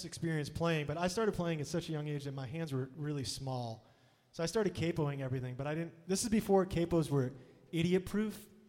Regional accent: Andover, Massachusetts, United States; also born or lived in Lawrence, United States; I was born in a city called Lawrence and grew up mostly in Andover.

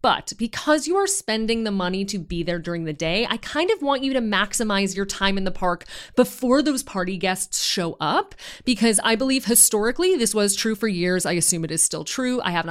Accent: Chicago, Illinois, United States; I grew up in Chicago. I spent a lot of time in New York.

